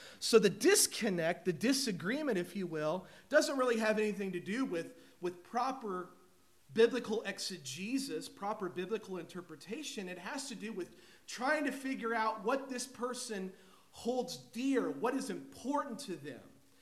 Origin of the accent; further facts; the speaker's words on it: United States; So here I am, I'm an American